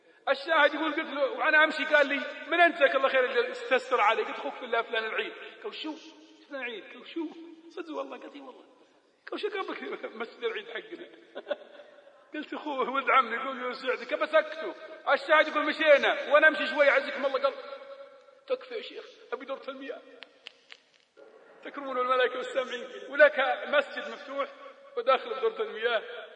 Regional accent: Buraydah, Al-Qassim, Saudi Arabia; واحد من الشباب عندنا ببريدة

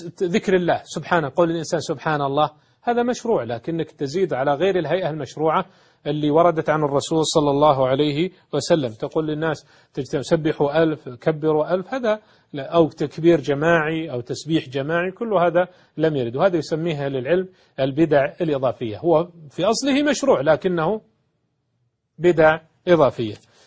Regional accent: Saudi Arabia; والحمد لله هذه من خصائص الجميلة في بلادنا المملكة العربية السعودية بحمد الله

